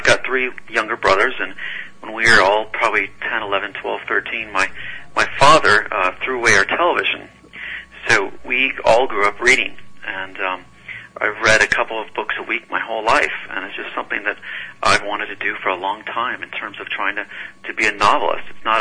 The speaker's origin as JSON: {"language": "English", "town": "Des Moines", "region": "Iowa", "country": "United States", "tie": "born or raised there", "said": "It's always fun to get back to Iowa. I grew up in Des Moines and spent some summers up at Okoboji and doing all that. And I love Iowa."}